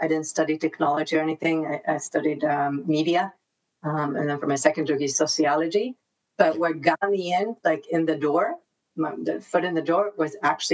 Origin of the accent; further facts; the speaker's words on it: Israel; English is a second language; I'm very Israeli. In my way, which also is confusing to people because I speak the language, but I'm not, you know, culturally.